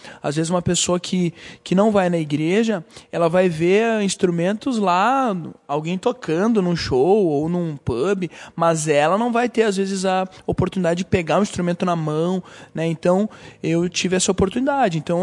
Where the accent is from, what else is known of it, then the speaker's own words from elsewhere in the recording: Rio Grande do Sul, Brazil; born there; mas também eu nasci no Rio Grande do Sul e eu tenho um pouco de conhecimento da cultura gaúcha.